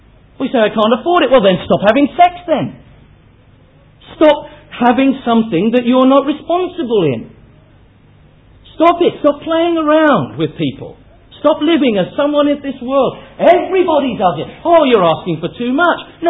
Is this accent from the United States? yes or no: no; United Kingdom; Now, I'm British.